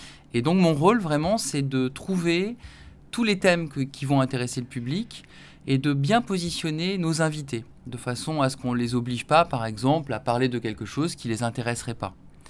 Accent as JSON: {"language": "French", "town": "Nice", "region": "Provence-Alpes-Côte d'Azur", "country": "France", "said": "Moi, je suis de Nice au départ."}